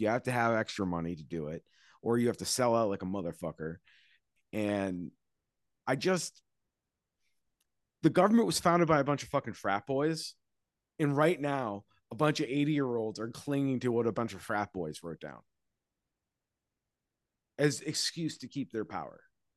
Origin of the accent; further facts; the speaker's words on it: Quincy, Massachusetts, United States; I grew up in Quincy, Mass. There's marshes.